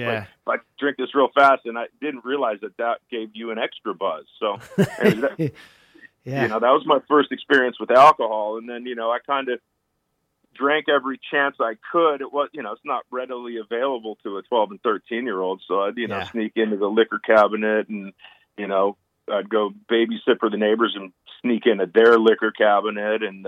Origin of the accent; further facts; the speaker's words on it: California, United States; I was growing up in Northern California, just out of San Francisco, Marin County.